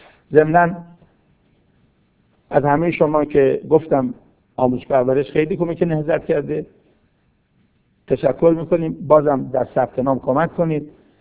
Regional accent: Kashan, Isfahan, Iran; حالا من چون شهر خودمون میگم، بطل کاشون

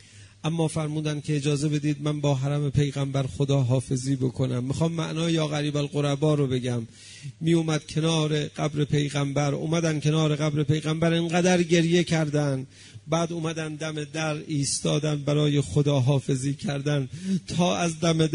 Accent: Iran; تا اینا میفهمیدن ما ایرانی هستیم

